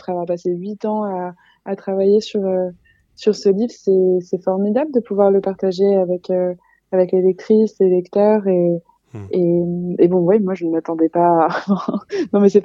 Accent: France; puisque en tant que Française, cet État américain m'intéressait tout particulièrement.

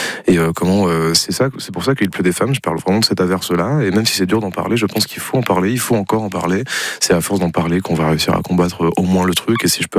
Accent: Boulogne-sur-Mer, Hauts-de-France, France; Je suis un nordiste, un vrai de vrai.

